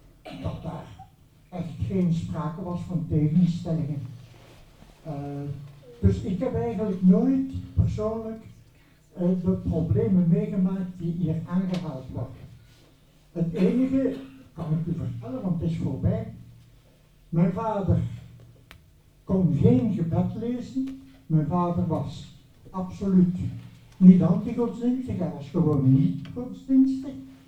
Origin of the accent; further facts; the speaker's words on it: Brussels, Brussels-Capital Region, Belgium; En ik heb dan als Brusselaar kennis gemaakt met Limburg.